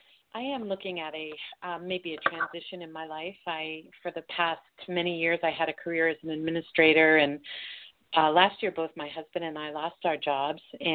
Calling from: Colorado, United States; I'm calling from Colorado.

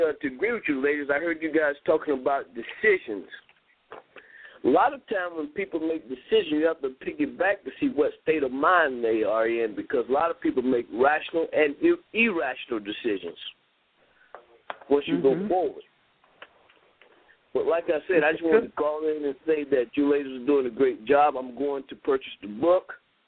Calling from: Arcadia, Florida, United States; I'm from Arcadia, Florida.

